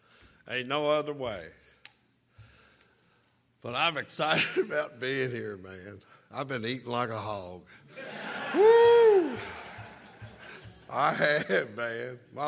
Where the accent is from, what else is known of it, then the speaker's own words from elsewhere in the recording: Kentucky, United States; And I'm from Kentucky. So I'm happy, man.